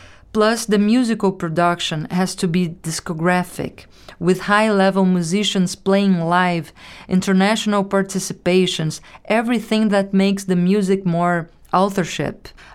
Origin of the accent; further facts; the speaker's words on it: Rio de Janeiro, Brazil; also born or lived in Europe; from Rio de Janeiro. I graduated in classical singing and lived 10 years in Europe playing with the band